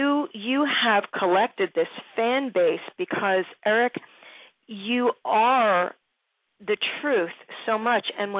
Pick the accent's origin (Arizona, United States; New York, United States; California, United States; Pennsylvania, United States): Pennsylvania, United States; Philadelphia; And I might be a Philadelphia girl, but you put me back in Tennessee, and within a couple of seconds, hey, how y'all doing?